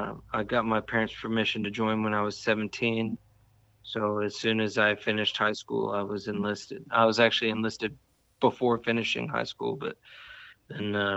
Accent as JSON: {"language": "English", "region": "Texas", "country": "United States", "tie": "born or raised there", "said": "And then from there, I transferred to my home state of Texas."}